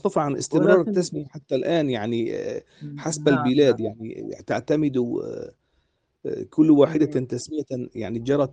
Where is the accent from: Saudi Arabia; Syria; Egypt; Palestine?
Syria; نحن عندنا في سوريا سوق النحاسين